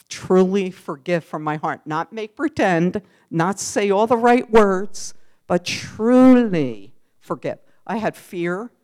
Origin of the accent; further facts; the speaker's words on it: Philadelphia, Pennsylvania, United States; I was around 8 years old. I grew up in Philly.